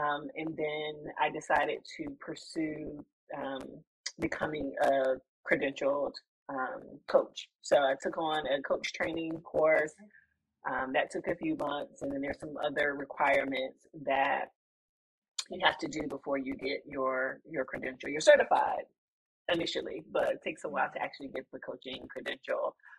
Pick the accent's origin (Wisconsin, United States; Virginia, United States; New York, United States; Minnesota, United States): Virginia, United States; now in Raleigh, United States; So right now, I mentioned before, I'm from Virginia, but currently based in Raleigh, North Carolina, and I've been here about 4 years.